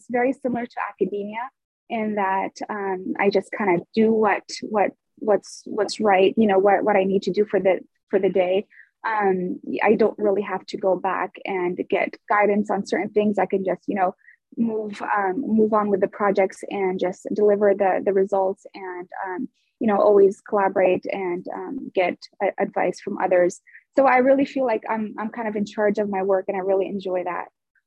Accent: Spokane, Washington, United States; So a little bit about me. I grew up in Spokane, Washington. I did my undergrad at Eastern Washington University in biology pre-med.

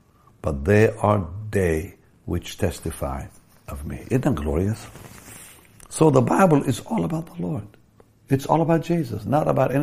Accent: Israel; English is a second language; I come from Israel. My children don't speak Hebrew. They don't speak Arabic. When I grew up, I spoke both languages fluently, plus French, because I went to a French school.

